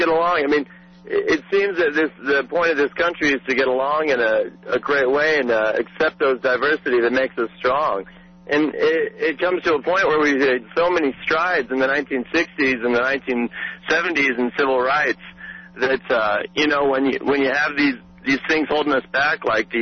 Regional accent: Colorado Springs, Colorado, United States; But, you know, I come from Colorado Springs, and I was raised in a, I'd say, conservative community.

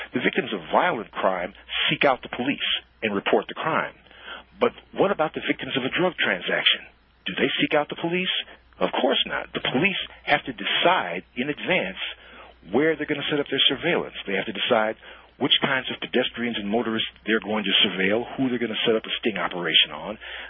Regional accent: Chicago, Illinois, United States; I'm from Chicago originally, but my mom was born in Davenport, Iowa, and my dad was one of a tribe of black farmers who used to live in northwest Iowa.

